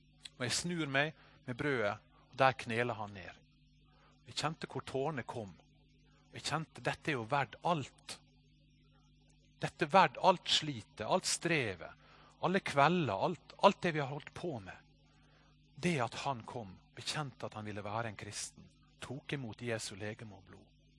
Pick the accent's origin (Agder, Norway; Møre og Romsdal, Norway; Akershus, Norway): Møre og Romsdal, Norway; Sykkylven; Da jeg vokste opp på bedehuset i Sykkylven